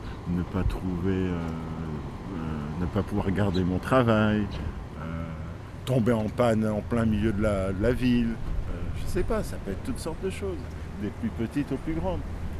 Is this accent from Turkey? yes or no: no; Senegal; now in Montreal, Canada; 48 ans, je suis originaire du Sénégal et je vis à Montréal depuis 28 ans.